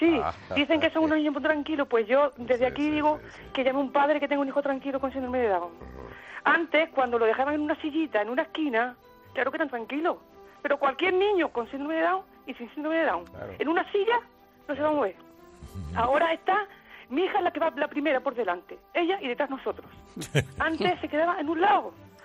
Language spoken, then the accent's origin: Spanish; Cádiz, Andalusia, Spain; now in Jaén, Spain; pues le llamo desde Jaén, yo soy de Cádiz.